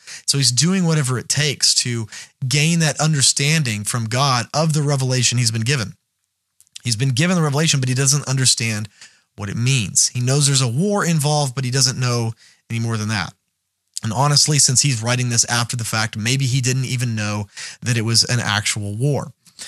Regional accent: United States; And so as an American, this is like a huge deal.

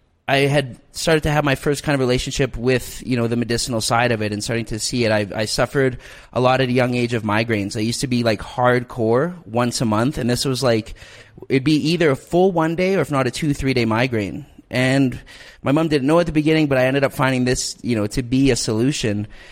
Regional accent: Canada; But no, originally Canadian at heart, absolutely, you know, love it. I think a lot of people notice I'm Canadian when they start hearing me talking.

